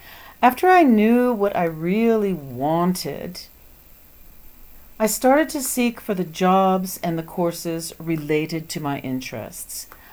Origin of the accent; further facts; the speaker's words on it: Taiwan; from Taiwan.